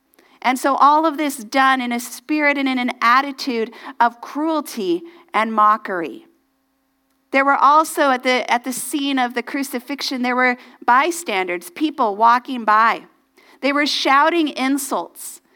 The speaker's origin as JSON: {"language": "English", "country": "United States", "said": "I'm like, I'm American. Never once have I heard it said that way."}